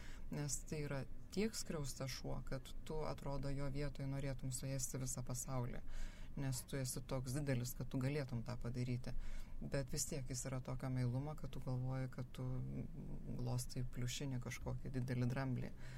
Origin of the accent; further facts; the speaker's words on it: Kretinga, Klaipėda County, Lithuania; nu, aš pati esu iš Kretingos